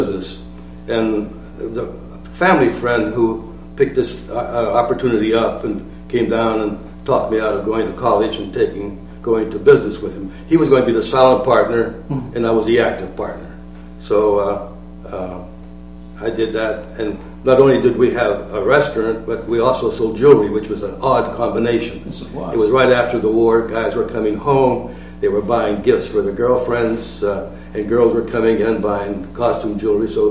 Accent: Masontown, Pennsylvania, United States; I was born in Masontown and went. I was raised there until I went to into the Army.

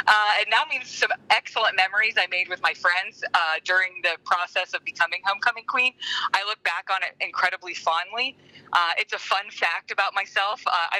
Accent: Slippery Rock, Pennsylvania, United States; Okay, I am originally from Slippery Rock, Pennsylvania. That's my hometown.

